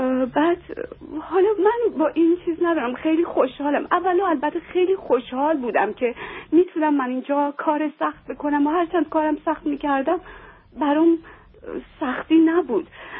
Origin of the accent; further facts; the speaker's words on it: Iran; moved away; برای اینکه 31 سال از ایران بیرون اومدم و فارسی حرف نزدم.